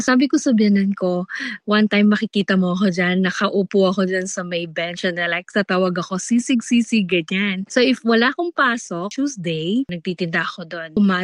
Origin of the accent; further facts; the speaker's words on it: Central Luzon, Philippines; Kapampangan ako.